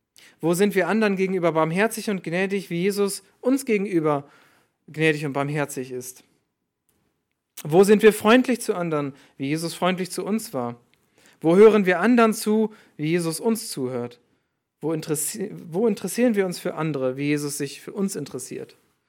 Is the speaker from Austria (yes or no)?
no; Northern Germany, Germany; von einem Mann aus meiner Heimat in Norddeutschland